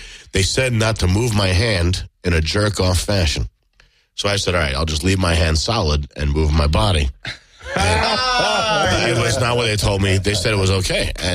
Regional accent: Brooklyn, New York, United States; I grew up in Brooklyn. I'm in Queens and Manhattan.

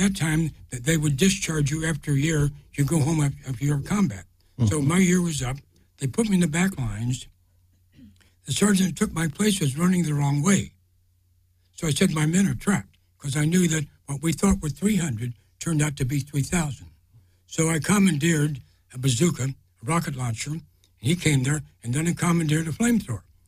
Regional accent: Indianapolis, Indiana, United States; No, I grew up in Indianapolis, Indiana.

